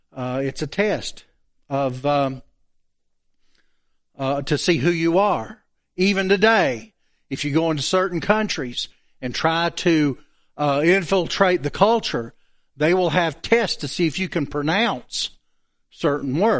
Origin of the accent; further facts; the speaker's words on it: the South, United States; But we Southerners have a hard time saying it correctly as far as a Northerner would be concerned.